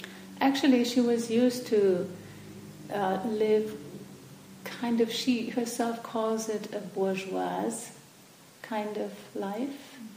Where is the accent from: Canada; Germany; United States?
Germany; Berlin; It's actually where I come from Germany.